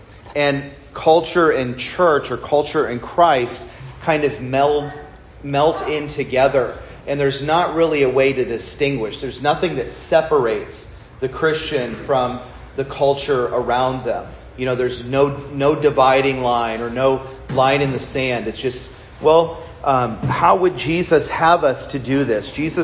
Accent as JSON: {"language": "English", "region": "Pennsylvania", "country": "United States", "tie": "born or raised there", "said": "And I grew up in Pennsylvania. You know, I grew up around Amish people and, you know, little towns with places where you'd tie your horse to go in the store because of so many Amish."}